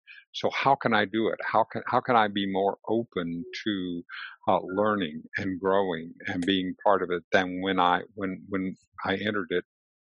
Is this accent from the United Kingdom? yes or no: no; Mexico; now in United States; I'm an immigrant from Mexico, and I am so proud to be here and to be to be a citizen of this country.